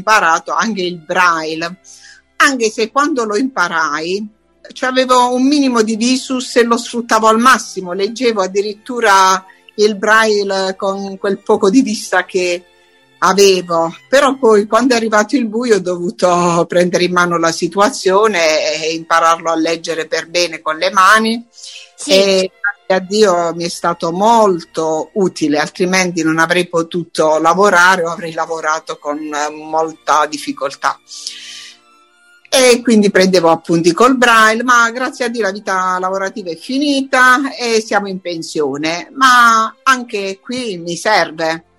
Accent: Accettura, Basilicata, Italy; Io sono di Accettura, provincia di Matera.

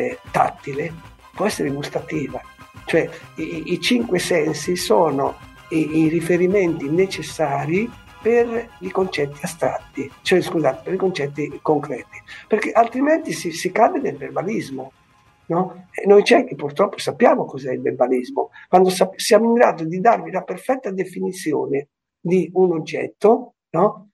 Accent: Ancona, Marche, Italy; così da anconetano verace

